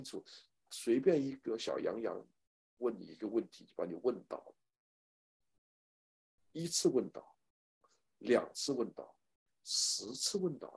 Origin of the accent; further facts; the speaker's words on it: China; 当然我们大陆人也 本身 也有很多原因了